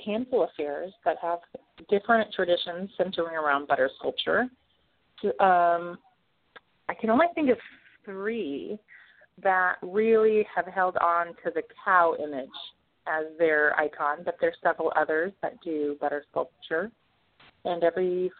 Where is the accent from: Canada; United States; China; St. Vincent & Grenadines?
United States; Toledo, Iowa; I was 14, and I was a 4-H club member in my hometown of Toledo, Iowa